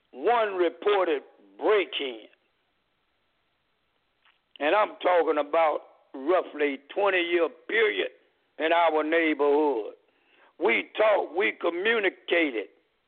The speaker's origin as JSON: {"language": "English", "town": "Columbus", "region": "Georgia", "country": "United States", "tie": "born or raised there", "said": "I'm from the South, but not the rural South. I grew up in a semi-urban area. And let me say that in my community, it's called Winnon in Columbus, Georgia, a deep, sure enough hood."}